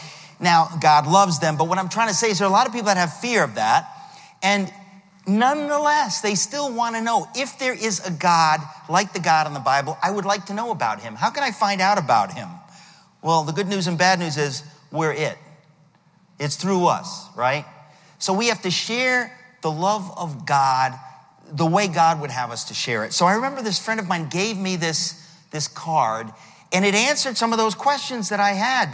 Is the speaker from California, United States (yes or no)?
no; Queens, New York, United States; born there; One was my Greek background. I've joked around many, many times. I was born in Queens. If you're raised by a Greek and a German, it means you will be raised Greek.